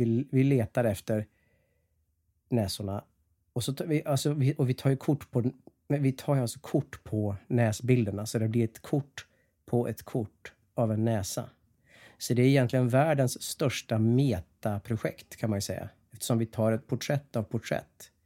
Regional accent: Skinnskatteberg, Västmanland County, Sweden; Jag är från Skinnskatteberg, skrek jag.

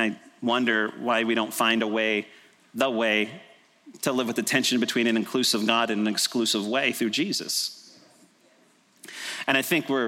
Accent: Texas, United States; So it's more than I grew up in Texas, more than I live in the Bible Belt, more than I grew up in church even

